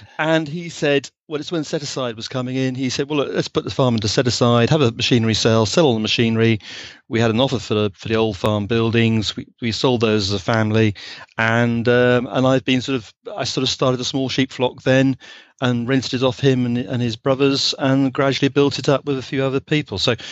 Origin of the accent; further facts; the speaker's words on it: England, United Kingdom; Yes, sorry. I'm an Englishman, sorry.